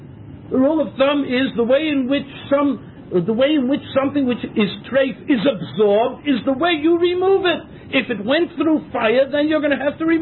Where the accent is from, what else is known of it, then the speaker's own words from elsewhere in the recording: United States; now in Israel; He knew that I was. He knew that I was an Americaner.